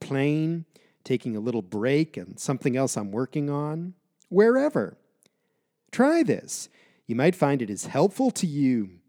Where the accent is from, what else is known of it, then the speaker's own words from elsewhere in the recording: United States; I'm from the United States, but I have lived overseas many years.